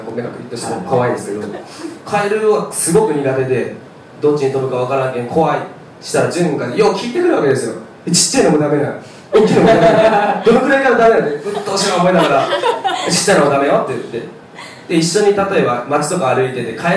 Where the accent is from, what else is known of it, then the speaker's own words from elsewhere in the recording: Fukuoka, Japan; 福岡県福岡市から来ました